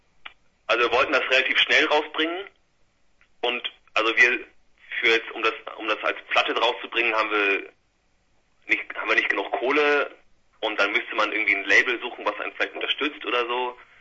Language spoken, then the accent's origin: German; Ratzeburg, Schleswig-Holstein, Germany; ich bin ja eigentlich, komme ich aus Ratzeburg.